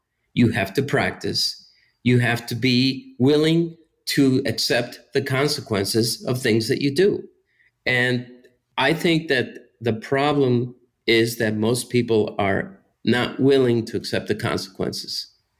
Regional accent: Miami, Florida, United States; my family fled Cuba during the revolution. We went to Mexico first. I grew up in Miami.

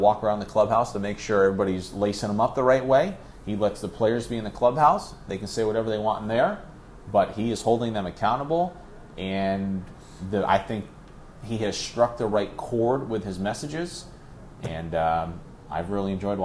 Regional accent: Ithaca, New York, United States; So I grew up in Ithaca, New York, and the AM frequency is strong enough for the fan, and I grew up a Mets fan

